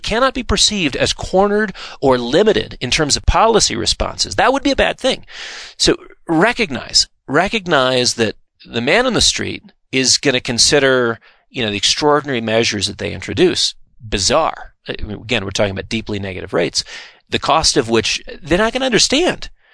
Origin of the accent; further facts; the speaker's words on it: Colorado, United States; I mean, growing up in Colorado as a boy, you know, I always imagined, well, if there's an avalanche, I'll jump behind a big tree.